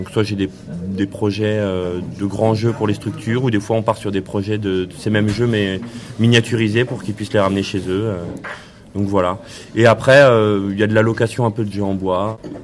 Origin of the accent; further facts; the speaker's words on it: Pays de la Loire, France; now in Aveyron, France; c'est ce qui m'a fait arriver en Aveyron, d'ailleurs, puisque je suis originaire du Maine-et-Loire.